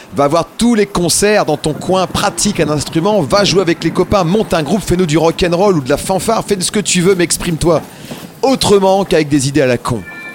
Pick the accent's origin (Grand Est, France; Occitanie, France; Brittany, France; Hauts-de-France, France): Hauts-de-France, France; Saint-Quentin; dans l'Aisne, là où je suis né, Saint-Quentin, dans l'Aisne. J'ai grandi là-bas, quoi. Saint-Quentin, lycée Pierre de la Ramée, Henri Martin. Je connais bien Saint-Quentin.